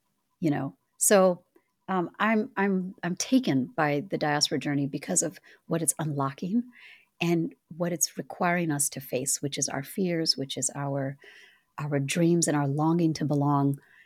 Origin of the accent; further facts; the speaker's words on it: Minnesota, United States; also born or lived in Louisiana / Seattle / New York / Boston; So when I grew up in Minnesota, I moved there at 9. I went all the way through college.